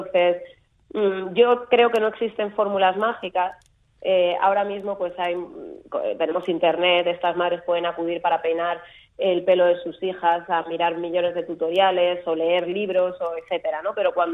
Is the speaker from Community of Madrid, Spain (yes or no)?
yes; Alcorcón, Community of Madrid, Spain; Yo en realidad vivía en Alcorcón, que es el pueblo que está al lado, que es el extrarradio de Madrid